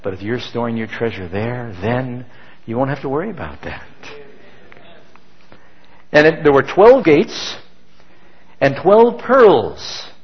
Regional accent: New York City, New York, United States; I grew up here. John and I grew up in New York City.

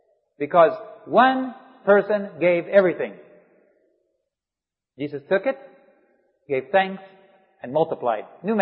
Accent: Bolivia; I grew up in Bolivia

